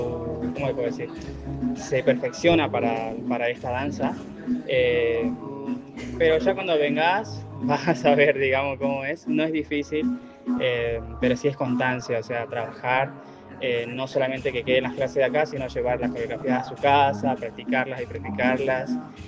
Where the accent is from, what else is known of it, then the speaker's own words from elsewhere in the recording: Perico, Jujuy, Argentina; y yo vivo acá desde que nací, yo nací acá en Perico.